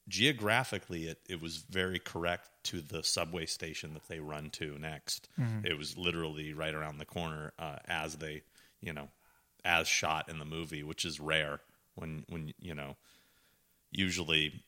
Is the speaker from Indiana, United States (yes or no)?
no; California, United States; And I'm from California and I'm always wearing shorts.